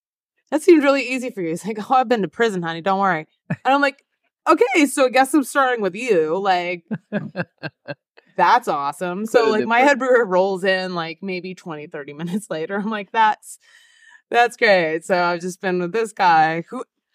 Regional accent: Winnipeg, Manitoba, Canada; I'm Canadian. Again, I'm from Winnipeg, middle of nowhere. I always say it, the reference point, 8 hours north of Minneapolis, 4 hours north of Fargo.

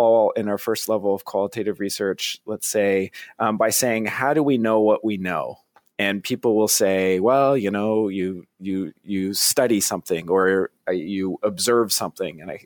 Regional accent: Vermont, United States; because I'm from Vermont, so I'm kind of a Northeast guy.

